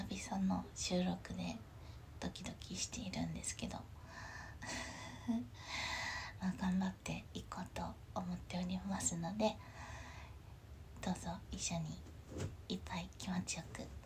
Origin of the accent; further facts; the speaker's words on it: Tokyo, Japan; 出身は東京で、で育ちも生まれも育ちも東京ですね。